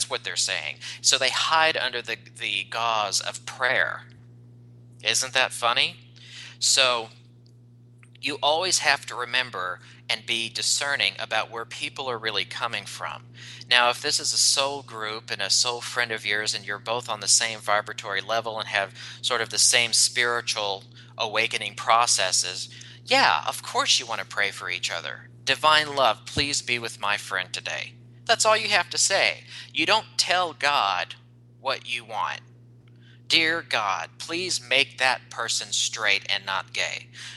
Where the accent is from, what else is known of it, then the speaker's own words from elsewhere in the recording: the South, United States; You know, growing up in the South, when somebody says, okay, well, you're on a prayer list, I said, would you mind taking me off your prayer list?